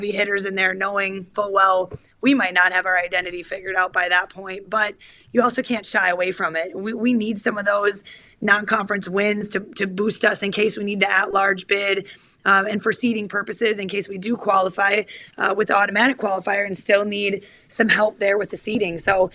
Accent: Sheboygan, Wisconsin, United States; I'm from Sheboygan. I had that really, our whole high school conference played in Green Bay.

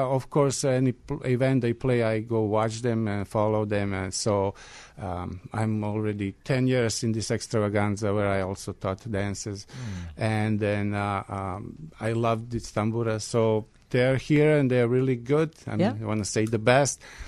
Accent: Pančevo, Vojvodina, Serbia; I grew up in Pančevo in Serbia. That's a Vojvodina region, whereas this tambura music very popular.

